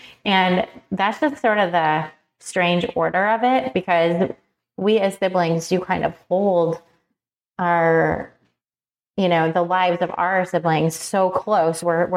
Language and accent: English; New York, United States; our hometown where we grew up in New York.